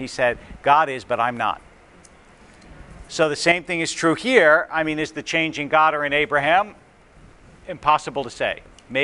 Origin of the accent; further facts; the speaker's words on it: United States; Growing up in America, in an entirely Ashkenazi community, I can't remember ever studying this